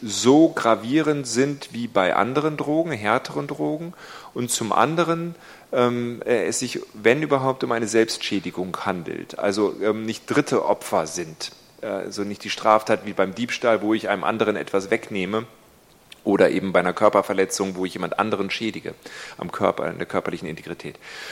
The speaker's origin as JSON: {"language": "German", "town": "Garbsen", "region": "Lower Saxony", "country": "Germany", "tie": "born or raised there", "lives_now": "Neustadt am Rübenberge, Germany", "said": "Ich komme aus Garbsen. Ist mein Wahlkreis, sorry. Ich wohne in Neustadt. Gefühlt bin ich immer noch Garbsener, weil da bin ich groß geworden. Aber ich bin ein Dorf weitergezogen, das ist Neustadt am Rübenberge."}